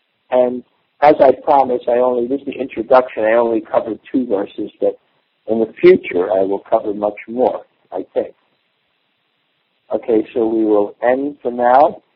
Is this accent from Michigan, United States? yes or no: no; New Jersey, United States; now in Govardhan, India; when I said greetings from New Jersey, no one was interested in talking to me. Now I'm greetings from Govardhan, everybody.